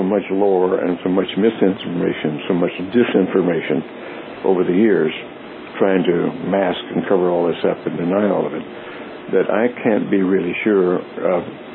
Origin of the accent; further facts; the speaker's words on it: Roswell, New Mexico, United States; But since I grew up in Roswell, New Mexico, right down the road from Dr. Robert Goddard, the father of American rocketry